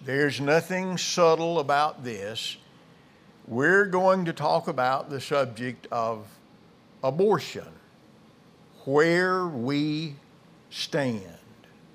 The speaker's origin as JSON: {"language": "English", "region": "Alabama", "country": "United States", "said": "As you know, we are from Alabama. That's two time zones from here."}